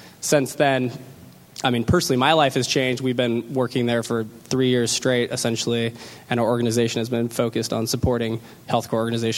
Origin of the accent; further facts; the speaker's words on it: Santa Barbara, California, United States; Obviously, you've all figured out that I'm not Haitian, and I'm actually from Santa Barbara, work at Direct Relief.